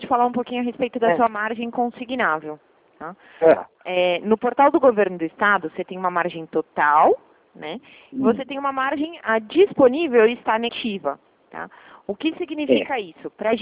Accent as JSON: {"language": "Portuguese", "region": "São Paulo", "country": "Brazil", "said": "Eu sou de São Paulo, mas eu trabalho na unidade do interior."}